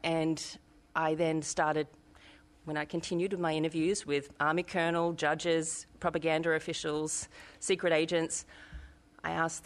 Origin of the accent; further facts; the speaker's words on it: Australia; I'm an Australian citizen.